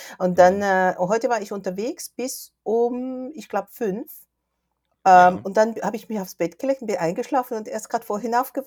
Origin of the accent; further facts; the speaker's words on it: South Korea; bei uns ist wahnsinnig, also bei uns in Korea, Entschuldigung, ist es, also es war 25 Grad, hohe Luftfeuchtigkeit.